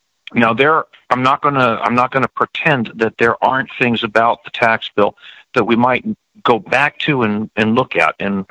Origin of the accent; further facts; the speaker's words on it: San Diego, California, United States; also born or lived in Milwaukee; Yeah, I was born in Milwaukee, Wisconsin, and I don't think I was even two yet when my dad moved the family out here to San Diego.